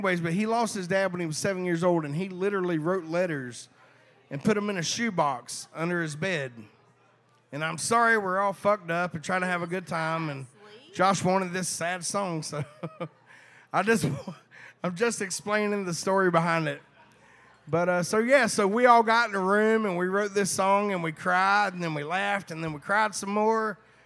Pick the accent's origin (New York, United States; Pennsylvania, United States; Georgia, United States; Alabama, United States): Georgia, United States; Hazelhurst; My brother from South Georgia. I'm from Hazelhurst, Georgia.